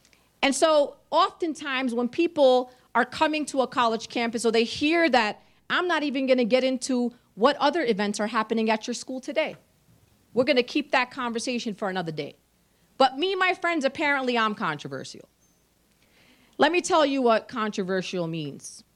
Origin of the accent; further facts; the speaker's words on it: Brooklyn, New York, United States; I keep telling them I'm from Brooklyn, that's part of it. This is just how we do in Brooklyn. I can't help it. And I happen to also be Palestinian